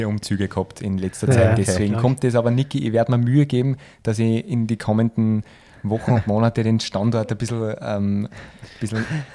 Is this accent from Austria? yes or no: yes; Steyr, Upper Austria, Austria; Ich komme aus Steyr in Oberösterreich